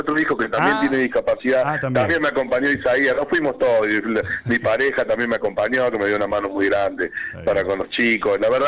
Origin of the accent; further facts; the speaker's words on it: Brinkmann, Córdoba, Argentina; yo sé que hay mucha gente en Brinkmann, en mi pueblo, en nuestro pueblo, que trabaja muy bien con chicos con discapacidad.